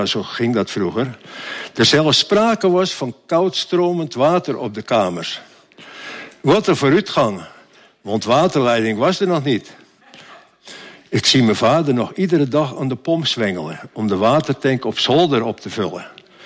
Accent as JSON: {"language": "Dutch", "town": "Texel", "region": "North Holland", "country": "Netherlands", "tie": "born or raised there", "said": "Nog steeds een beetje skeef op Tessel. Ik ben opgegroeid aan de Kolk en had een fijne jeugd."}